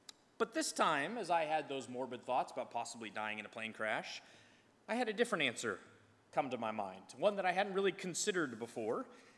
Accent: United States; I kind of stand out as an American, even when I'm in Belgium.

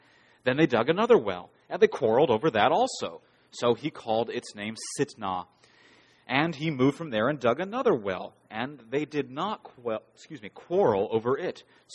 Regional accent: Ohio, United States; I grew up in Ashtabula County.

